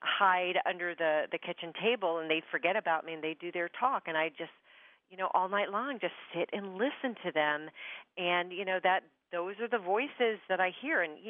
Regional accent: London, United Kingdom; I grew up in London because of my dad's job.

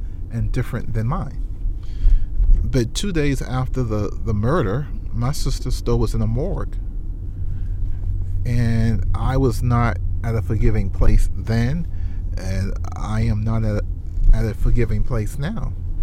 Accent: Charleston, United States; growing up in Charleston in the late 70s, being a young guy that was, you know, pretty smart in school

